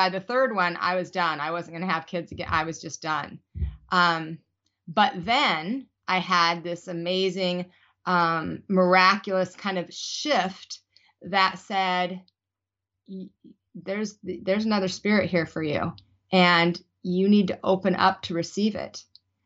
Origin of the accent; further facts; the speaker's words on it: Salt Lake City, Utah, United States; I was raised in Salt Lake City, Utah.